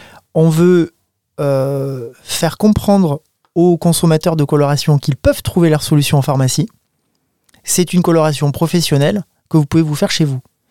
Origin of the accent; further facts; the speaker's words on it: France; Chez nous, en France